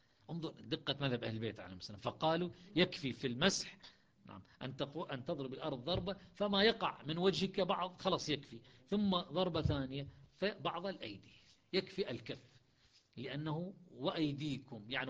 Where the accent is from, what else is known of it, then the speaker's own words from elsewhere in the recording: Iraq; ولذلك عندنا في العراق تطلق كلمة كعب،